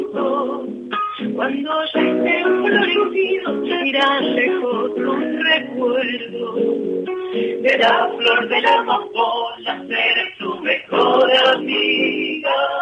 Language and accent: Spanish; Santa Fe, Argentina; yo soy santafesina